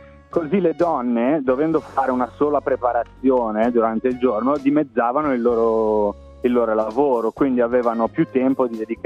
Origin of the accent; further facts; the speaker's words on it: Lombardy, Italy; now in Sydney, Australia; vengo dalla Mercate in provincia di Monza, Brianza. Sono in Australia da una decina di anni